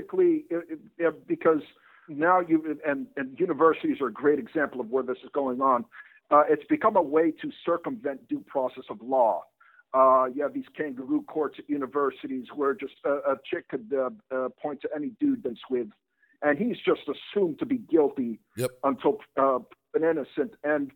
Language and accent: English; New England, United States; I mean, growing up in New England, where people are pretty fucked up to begin